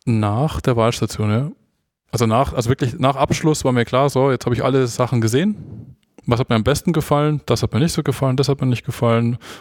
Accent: Landshut, Bavaria, Germany; Also ich komme aus Landshut

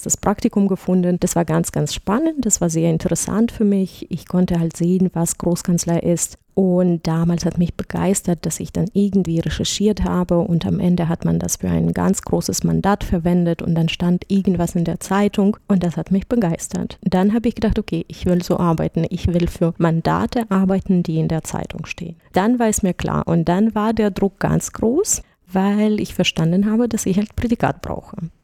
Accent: Eastern Ukraine, Ukraine; Ich komme ganz aus dem Osten der Ukraine, wo es langweilig war und nicht so schön

